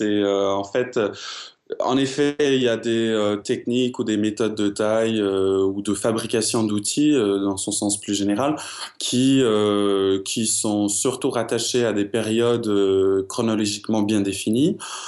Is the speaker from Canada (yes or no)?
yes; Montreal, Quebec, Canada; Je suis de Montréal à la base.